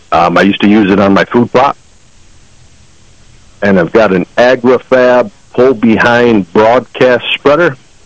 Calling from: Mount Morris, New York, United States; Mount Morris, Jim.

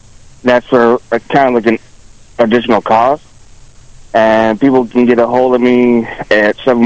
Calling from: Batavia, United States; from Batavia.

